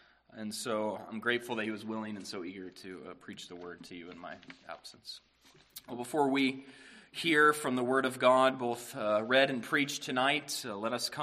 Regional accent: Phoenix, Arizona, United States; now in Pennsylvania, United States; Meg and I will be back in my hometown, Phoenix, where I'll be preaching for the saints there and spending some time with my folks.

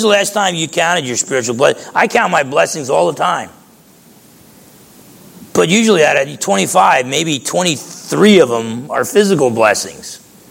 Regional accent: New Jersey, United States; Look, let me tell you, I grew up in New Jersey, a lot of cities in New Jersey, a lot of tall guys are good basketball players.

